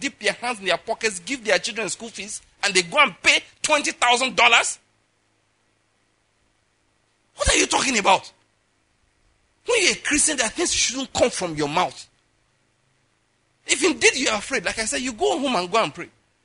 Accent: Owo, Ondo, Nigeria; now in Enugu, Nigeria; those days in my hometown in Owo, in Ondo State

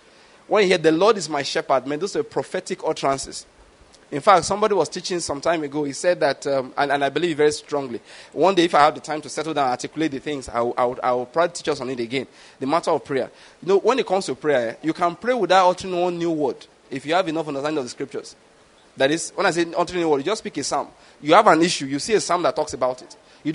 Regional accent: Nigeria; At least as a Nigerian, you have to wake up in the morning.

